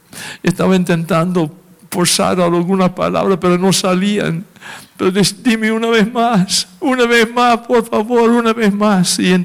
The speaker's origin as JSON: {"language": "Spanish", "region": "Oregon", "country": "United States", "tie": "born there", "said": "volví al norte, a la ciudad donde yo nací, en Oregón"}